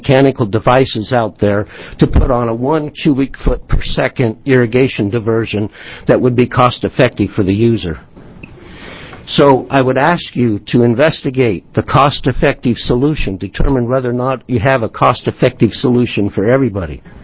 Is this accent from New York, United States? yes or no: no; Canyon City, Oregon, United States; I'm from Grant County. The city is Canyon City, Oregon.